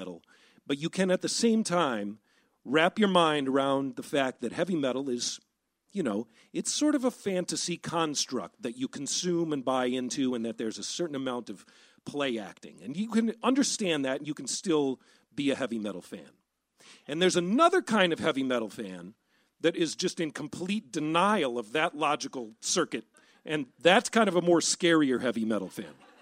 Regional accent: Midwest, United States; now in Baltimore, United States; I am from the Midwest, not originally from Baltimore. And when you grow up in the Midwest in the 80s

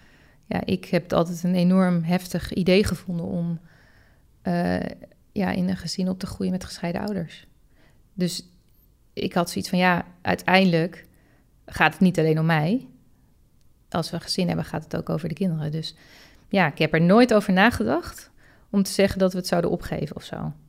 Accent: North Holland, Netherlands; En ik kom zelf uit Gooi.

